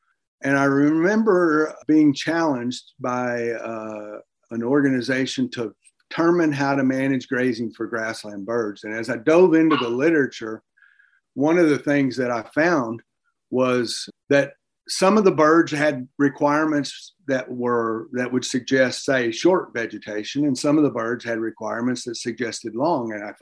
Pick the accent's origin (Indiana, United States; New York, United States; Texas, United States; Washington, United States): Texas, United States; But I was raised in Texas and from a somewhat of an ag background.